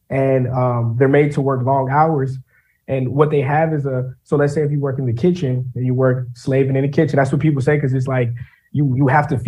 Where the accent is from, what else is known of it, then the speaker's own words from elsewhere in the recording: Chicago, Illinois, United States; It's pretty crazy how growing up in Chicago, it's so normal to get harassed by police as a young Black man.